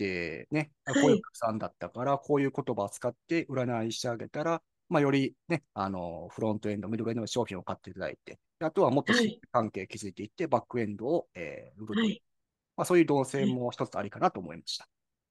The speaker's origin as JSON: {"language": "Japanese", "region": "Osaka", "country": "Japan", "said": "僕、大阪なんですけども、大阪で会える方"}